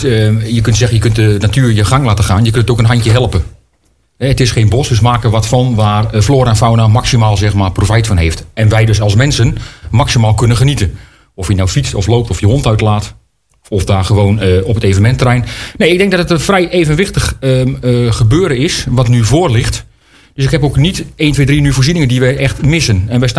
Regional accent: East Netherlands, Netherlands; Daarvoor moet je naar de Veluwe of nog verder naar het oosten, waar ik vandaan kom.

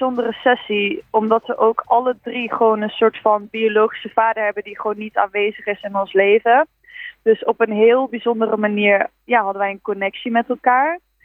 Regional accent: North Brabant, Netherlands; En ik kom dus oorspronkelijk uit Brabant en daar heb je natuurlijk carnaval.

